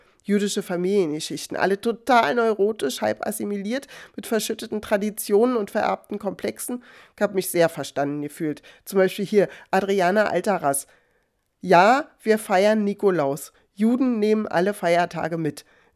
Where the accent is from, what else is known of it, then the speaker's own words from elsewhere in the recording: Berlin, Germany; Ich dachte, ich bin Berlinerin, an Krach gewöhnt